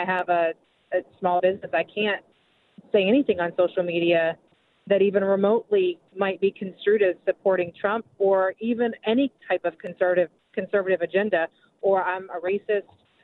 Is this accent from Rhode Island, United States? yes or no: no; Maine, United States; now in Raleigh, United States; I live in Raleigh, North Carolina, and I grew up in Maine